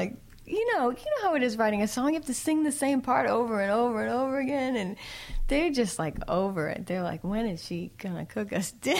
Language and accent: English; Boston, Massachusetts, United States; The only problem I have with … is he, because I say … because I'm from Boston